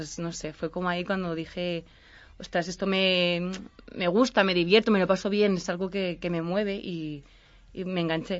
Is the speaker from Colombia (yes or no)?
no; Castellón, Valencian Community, Spain; No, soy de Castellón, de la Comunidad Valenciana.